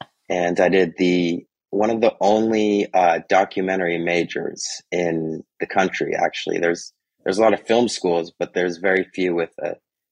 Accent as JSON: {"language": "English", "town": "Santa Cruz", "region": "California", "country": "United States", "tie": "born or raised there", "said": "I grew up in Santa Cruz in Northern California."}